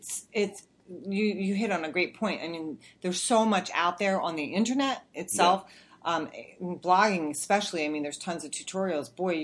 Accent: New Jersey, United States; I'm originally from New Jersey.

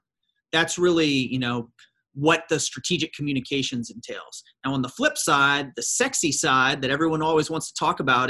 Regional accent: Shreveport, Louisiana, United States; moved away as an adult; In all seriousness, I grew up in Shreveport, Louisiana, and I couldn't wait to get out of Louisiana. So I went to Washington, D.C.

